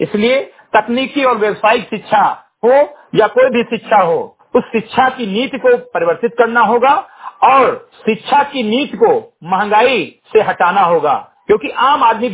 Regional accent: Uttar Pradesh, India; ग्राम सभा सिंदरी गटई, विकासखंड मेंटुरवा, जनपद बहराइच का मूल निवासी हूँ

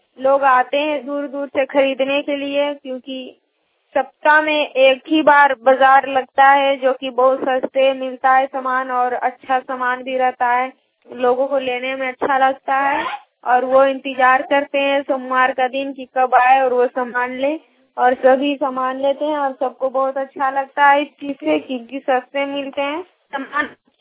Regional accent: Manganpur, India; आज सोमवार का दिन मंगनपुर में बाजार लगता है हमारा गांव मंगनपुर में

